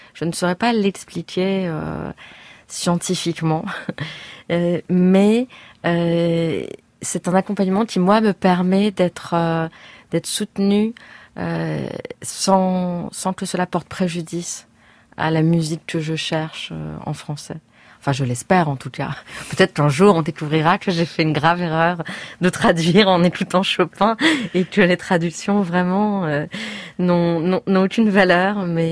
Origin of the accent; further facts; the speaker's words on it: Nice, Provence-Alpes-Côte d'Azur, France; Plusieurs journalistes m'ont demandé des réactions parce qu'ils savaient que je venais de Nice